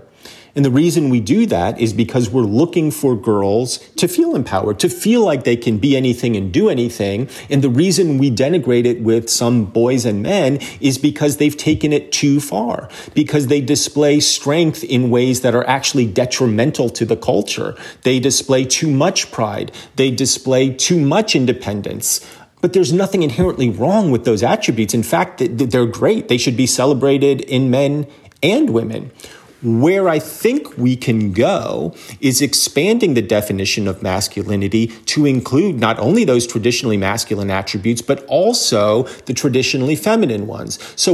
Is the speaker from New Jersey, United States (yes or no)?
yes; New Jersey, United States; born or raised there